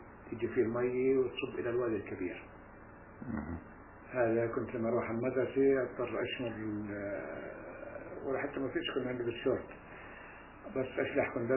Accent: Palestine; moved away; إحنا بقينا في البلد إلى منتصف الليل اللي خرجنا منه نتيجة الاحتلال لما احتلوا قريتنا.

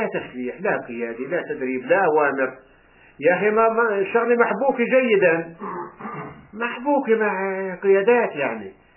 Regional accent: Palestine; احنا هلا احنا كفلسطينيين يعني

